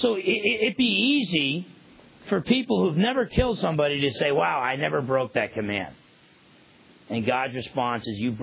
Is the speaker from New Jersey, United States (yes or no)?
yes; New Jersey, United States; And where I grew up in New Jersey, that was a possibility.